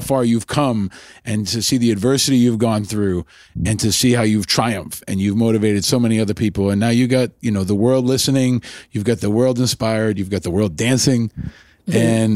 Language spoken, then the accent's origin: English; New York, United States; I grew up in New York, of course.